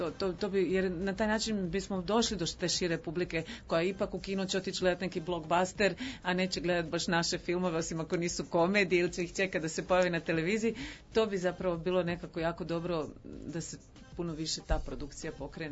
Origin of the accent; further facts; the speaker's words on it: Sarajevo, Federation of Bosnia and Herzegovina, Bosnia & Herzegovina; kako sam ja rodom iz Sarajeva. Zapravo je Beograd ono jako sličan Sarajevu.